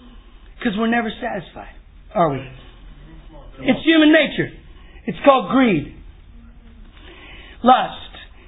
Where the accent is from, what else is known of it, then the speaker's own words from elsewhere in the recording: Texas, United States; And I grew up in East Texas, and I saw signs everywhere, no shoes, no shirt, no service.